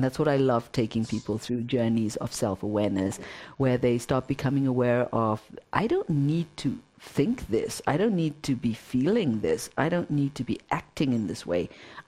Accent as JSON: {"language": "English", "country": "Zimbabwe", "tie": "born or raised there", "said": "especially growing up in Zimbabwe"}